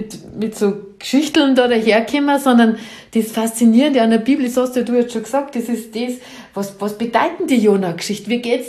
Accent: Asten, Austria; Ich bin da in Asten aufgewachsen

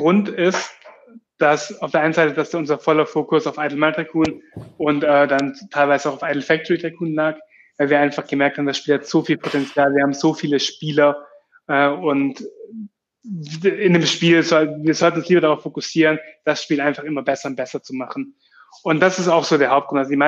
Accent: Baden-Württemberg, Germany; wir kommen ja auch ursprünglich aus dem Schwabenland, mehr so das typisch Schwäbische.

